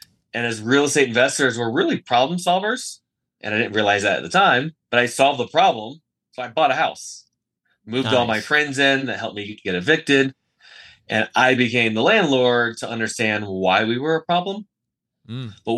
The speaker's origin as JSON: {"language": "English", "town": "Plant City", "region": "Florida", "country": "United States", "tie": "born or raised there", "said": "And I am from Plant City, Florida. Winter Starway Capital of the World. It's actually going on right now. It's in between Tampa and Orlando. It's a little town. Grew up there, Florida native."}